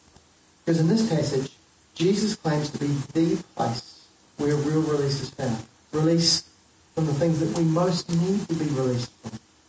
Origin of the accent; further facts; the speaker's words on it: Canterbury, New Zealand; So I grew up in North Canterbury. I went away, and then I came back many years later.